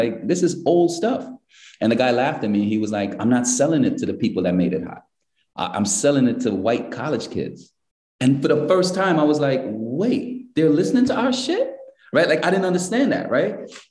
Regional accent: Brooklyn, New York, United States; And so I was in a unique position growing up in Brooklyn, in Flatbush, which if you know Flatbush, you know it's, you know, Little Caribbean

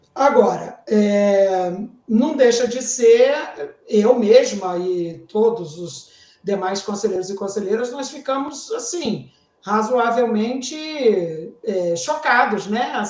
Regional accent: Brazil; E isso nós somos brasileiros, não estamos na Alemanha, né?

